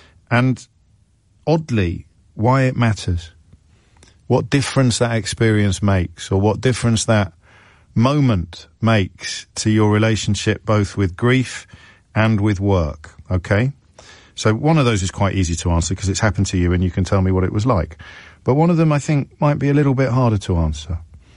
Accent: Ireland; because I'm Irish and my parents come from massive families

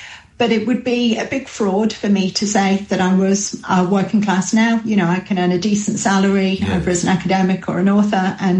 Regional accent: Middlesbrough, North East England, United Kingdom; I grew up in Middlesbrough, one of five kids.

